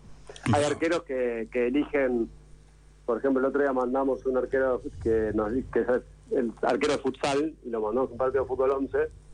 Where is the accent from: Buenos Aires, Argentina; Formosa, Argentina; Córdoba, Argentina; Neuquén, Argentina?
Buenos Aires, Argentina; arrancamos en Buenos Aires porque somos de Buenos Aires